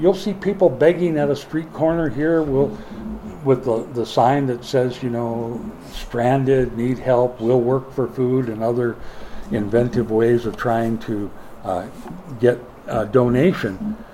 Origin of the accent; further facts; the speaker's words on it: Minnesota, United States; Now, I'm from Minnesota. That's about as good as it gets in the way of a response, you know.